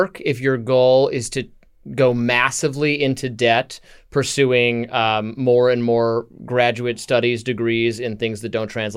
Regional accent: Michigan, United States; accent: Michigan; my Michigan accent comes out when I have to discuss him.

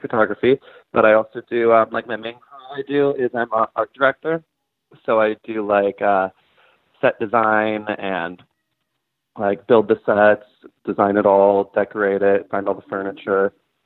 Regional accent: Sonoma, California, United States; now in Los Angeles, United States; Originally, I'm from Sonoma, which is wine country in Northern California.

